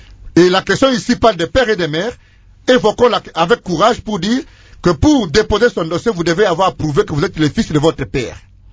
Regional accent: DR Congo; Nous sommes des Congolais. Ce qui doit primer dans nos rapports avec l'État, c'est la loyauté et notre engagement républicain.

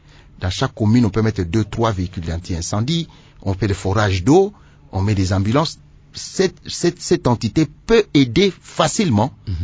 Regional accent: Kinshasa, DR Congo; Vous savez, on a grandi à Kinshasa.

